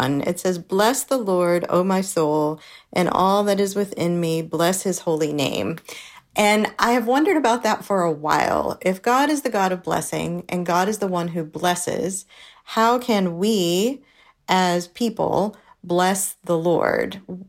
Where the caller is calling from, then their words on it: North Carolina, United States; I'm from North Carolina.